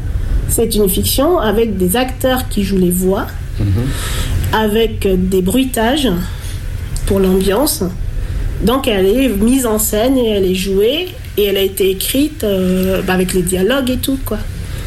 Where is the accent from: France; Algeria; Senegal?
France; Antilles; les souvenirs que j'avais des contes et légendes que j'entendais quand j'étais petite aux Antilles